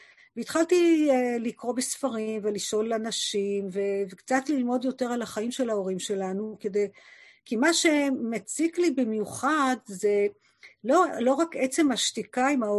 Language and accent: Hebrew; Nir Am, Southern District, Israel; also born or lived in Netanya; הוריי חזרו ואני חזרתי בגיל 4 לקיבוץ, שזו הייתה הטראומה הראשונה של חיי, שהייתי צריכה להיפרד מבית ההורים ולהיות בבית הילדים, מאוד חרות בי. וכן, וגדלתי בקיבוץ נירם, בעוטף